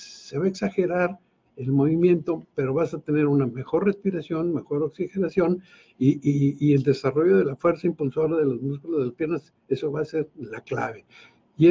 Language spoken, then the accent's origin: Spanish; Monterrey, Nuevo León, Mexico; Para quienes somos aquí de Monterrey, déjenme darles una idea.